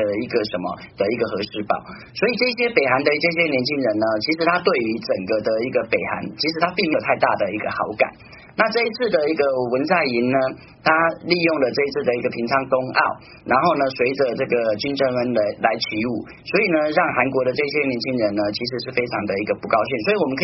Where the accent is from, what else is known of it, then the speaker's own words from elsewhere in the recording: Taiwan; 套句我们台湾话来讲